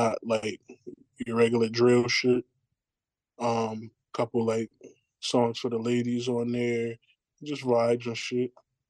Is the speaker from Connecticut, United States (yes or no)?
yes; Connecticut, United States; I'm from Connecticut. Big shout out to the Huskies.